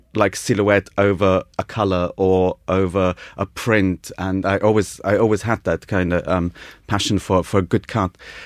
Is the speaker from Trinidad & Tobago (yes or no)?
no; United Kingdom; I'm a British student, so I obviously know what I'm doing. So this is a very new thing for them. Everyone else was Italian.